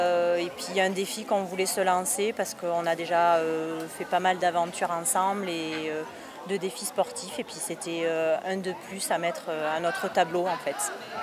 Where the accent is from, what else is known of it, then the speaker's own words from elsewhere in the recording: Bayonne, Nouvelle-Aquitaine, France; C'est ça, tout à fait, sud-ouest, Bayonne.